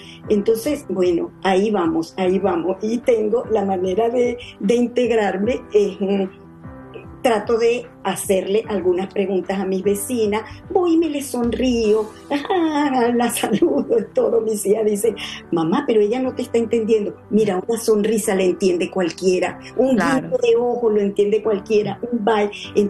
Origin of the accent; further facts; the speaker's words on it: Venezuela; accent: Venezuelan; Por lo menos yo pienso que yo nunca mi acento venezolano lo voy a perder.